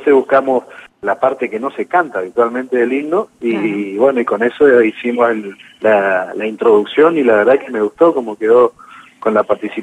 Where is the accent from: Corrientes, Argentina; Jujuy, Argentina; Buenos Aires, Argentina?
Corrientes, Argentina; Mercedes; now in Corrientes, Argentina; Yo estoy en Corrientes Capital ahora, radicado en Corrientes. Si bien soy de Mercedes, estoy en Corrientes.